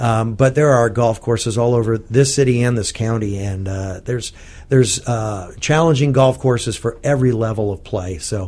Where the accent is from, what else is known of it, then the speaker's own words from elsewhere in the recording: St. Petersburg, Florida, United States; also born or lived in Detroit, United States; Well, I was born in Detroit, Michigan. Family moved to Florida in 1972, and we moved to St. Petersburg. I have lived my entire life from that point forward here in beautiful St. Petersburg